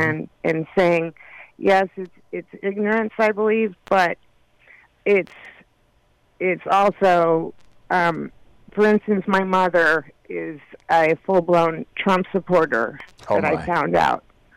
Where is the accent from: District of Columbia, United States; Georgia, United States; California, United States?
California, United States; We lived in California most of my life. And we had Mexicans around us. I'm from Big Sur. I grew up on the Monterey Peninsula.